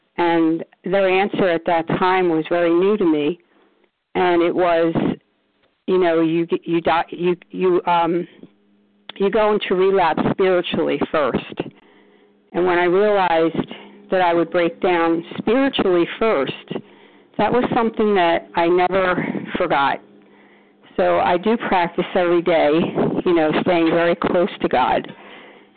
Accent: Cherry Hill, New Jersey, United States; I'm from Cherry Hill, New Jersey.

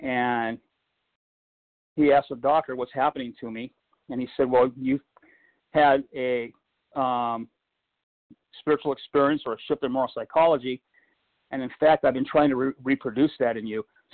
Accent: California, United States; I'm from California.

